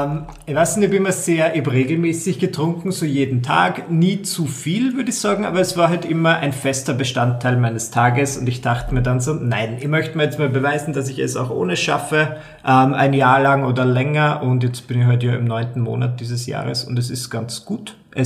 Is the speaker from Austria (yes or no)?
yes; Burgenland, Austria; ich bin Burgenländer und ich komme so aus einer Gegend, da ist Alkohol trinken einfach so wie, keine Ahnung, wie Salz beim Essen.